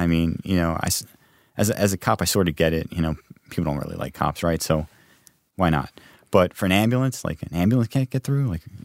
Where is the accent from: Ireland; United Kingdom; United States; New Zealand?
United States; Brooklyn, New York; Yeah, I grew up in Brooklyn, but I lived in another part of Brooklyn.